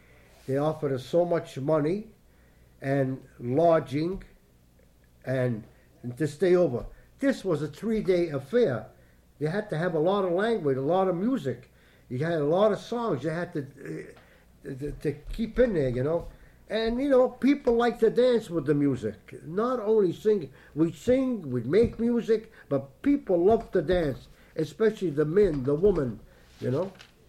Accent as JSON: {"language": "English", "country": "United States", "tie": "born there", "said": "Although I wasn't born in Lebanon, I'm an American, I was born here, but I learned it."}